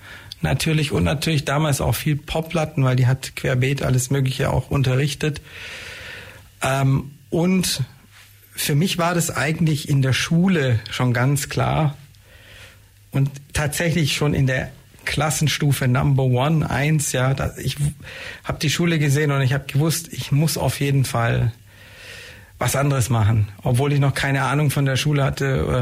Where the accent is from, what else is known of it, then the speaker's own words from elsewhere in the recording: Neu-Ulm, Bavaria, Germany; born there; Genau, also Neu-Ulmer, bitte Neu-Ulmer. Genau. Also Ulmer bin ich jetzt nicht